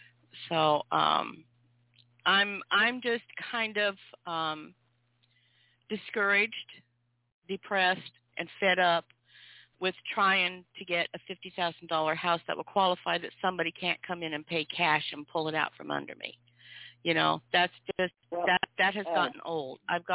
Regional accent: Idaho, United States; I grew up in North Idaho.

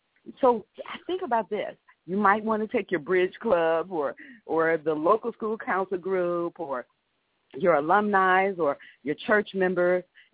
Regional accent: Chicago, Illinois, United States; But being here in Illinois, and I am an Illinoisan, and I'm a Chicagoan, and I love my city, I love my state

